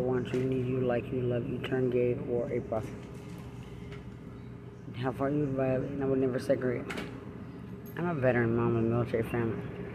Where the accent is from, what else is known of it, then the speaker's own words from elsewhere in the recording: Lubbock, Texas, United States; I'm from Lubbock, not San Antonio.